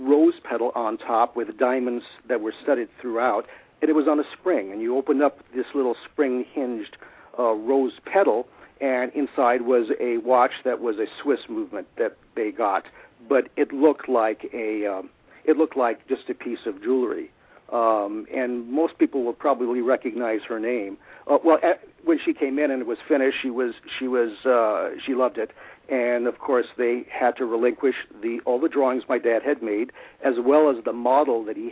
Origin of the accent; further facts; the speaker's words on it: New York, United States; also born or lived in Paris, France; born in Paris, France, after the war, the result of my parents' survival. Then I immigrated with my mother and father to New York from France in 1950, when I was just a small boy of 4 years old.